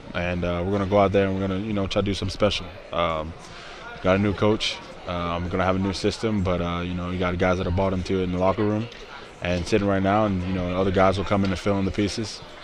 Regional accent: Mississippi, United States; So I grew up – I'm originally from Mississippi.

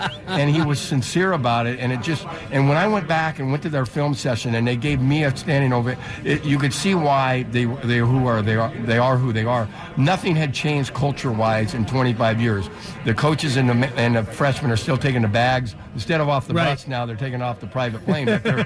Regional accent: Spokane, Washington, United States; born there; I was born in Spokane.

